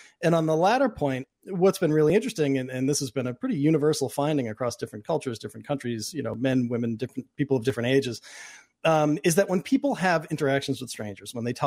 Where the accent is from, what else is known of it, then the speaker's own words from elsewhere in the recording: Boston, Massachusetts, United States; I grew up in Boston, so I got to see my parents kind of chatting up everyone everywhere they went.